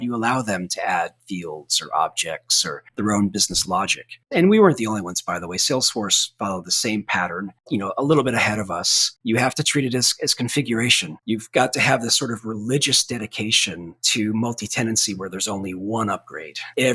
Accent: Vermont, United States; I mean, for somebody like me, growing up in Vermont, moving to Silicon Valley and being in the heart of all this innovation was just so exciting.

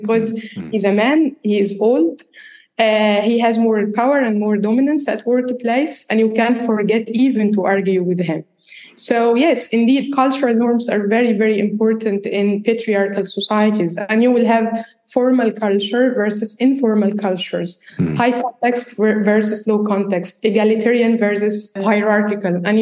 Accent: Egypt; And I come from Egypt, like the North Africa, where I belong to.

